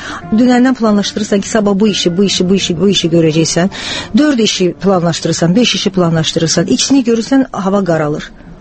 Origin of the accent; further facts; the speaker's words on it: Baku, Azerbaijan; born there; Aprelin 25-də Bakıda anadan olmuşam.